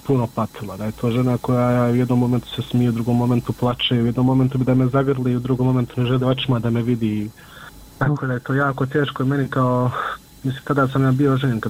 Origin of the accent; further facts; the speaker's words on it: Miljevina, Republika Srpska, Bosnia & Herzegovina; mi smo svi gore iz Miljevine